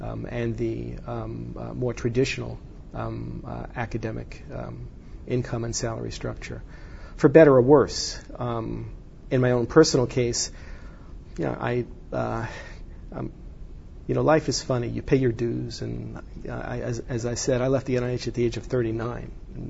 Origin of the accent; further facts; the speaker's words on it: New York City, New York, United States; I grew up in New York and still had family in New York. If I ever had an opportunity to come back to the city, I think that would be great.